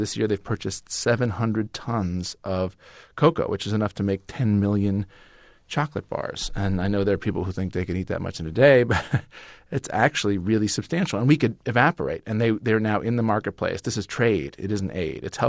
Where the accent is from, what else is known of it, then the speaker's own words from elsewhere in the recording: California, United States; I'm keenly aware of the fact that I am a guy from California